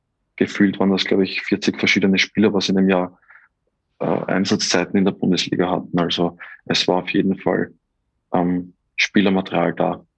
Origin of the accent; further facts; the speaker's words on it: Vienna, Austria; Ja, ich war lange Zeit weg von Wien.